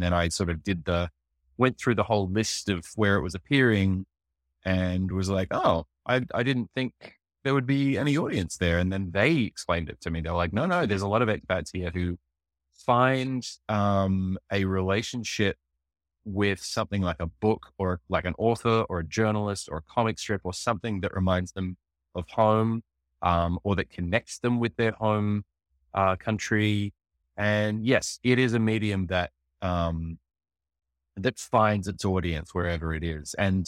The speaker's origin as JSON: {"language": "English", "town": "Perth", "region": "Western Australia", "country": "Australia", "tie": "born or raised there", "said": "by virtue of growing up in Perth in Western Australia"}